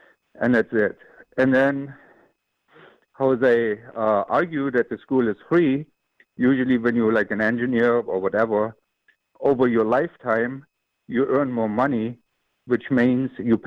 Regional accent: Germany; moved away as an adult; now in United States; So I was born and raised in Germany.

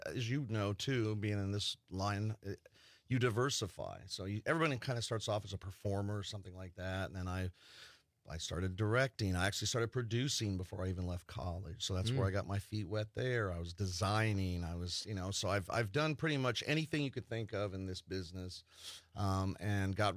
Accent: Las Vegas, Nevada, United States; Well, I'm originally not from Wisconsin. I'm from Las Vegas, Nevada.

